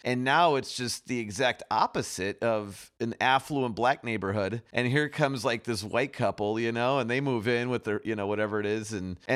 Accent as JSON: {"language": "English", "town": "Chicago", "region": "Illinois", "country": "United States", "tie": "born or raised there", "said": "And like growing up in Chicago, I experienced white flight."}